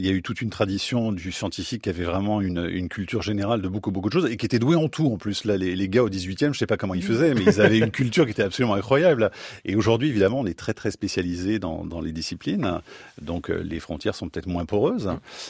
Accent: Nantes, Pays de la Loire, France; parce que je suis nantais

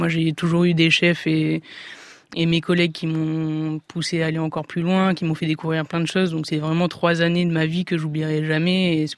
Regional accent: Nice, Provence-Alpes-Côte d'Azur, France; En fait, moi je suis niçoise, donc j'ai vécu 17 ans à Nice.

